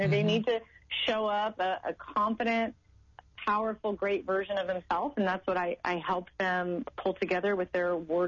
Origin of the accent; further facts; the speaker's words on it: San Diego, California, United States; also born or lived in Alabama, United States; I'm originally from San Diego, and I actually moved to Southern Alabama for 3 years.